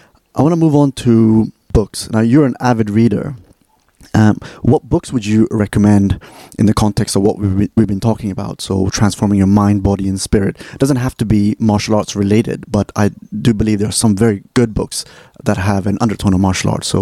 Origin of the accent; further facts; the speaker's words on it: Sweden; also born or lived in India; I was born in India and raised there for my first 6 years. I still have a patchy memory from up until the age of six before I moved to Sweden, where I grew up. So Sweden is really home for me.